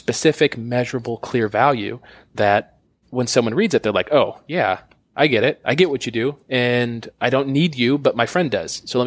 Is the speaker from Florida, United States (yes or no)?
no; Michigan, United States; I'm from Michigan. She's from Alabama.